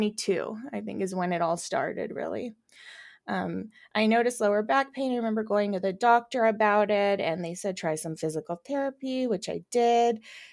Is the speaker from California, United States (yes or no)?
yes; Burbank, California, United States; now in Los Angeles, United States; I live in Los Angeles with my husband. I grew up here in Burbank, and I was raised by a single mom.